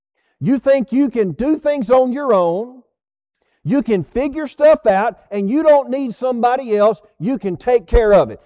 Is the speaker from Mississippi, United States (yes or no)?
no; Texas, United States; Now, I'm a Texan, okay?